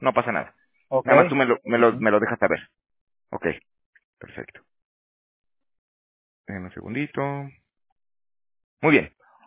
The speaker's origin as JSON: {"language": "Spanish", "region": "Aguascalientes", "country": "Mexico", "also_born_or_lived": "Toronto", "moved": "yes", "lives_now": "California, United States", "said": "yo soy también de México, yo soy de Aguascalientes. Yo me fui en el 2012, pero me fui a Canadá. Estuve en Toronto allá trabajando en el roofing. Y ya ahorita, bueno, tengo 6 años que me bajé para acá, para California."}